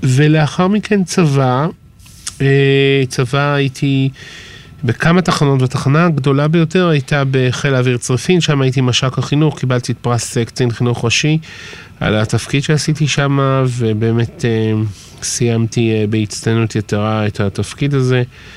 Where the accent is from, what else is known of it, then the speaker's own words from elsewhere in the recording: Ramat Gan, Tel Aviv District, Israel; אני בן 53, אני יליד רמת גן, בית ספר פרדס, היום זה נקרא בית ספר לוחמי הגטאות.